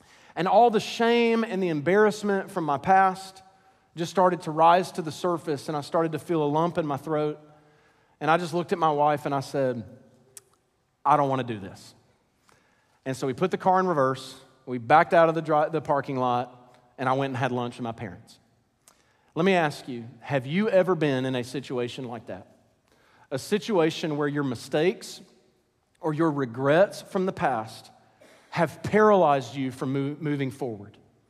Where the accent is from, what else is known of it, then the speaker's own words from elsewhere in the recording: Scottsboro, Alabama, United States; we drove several hours to my hometown of Scottsboro, Alabama.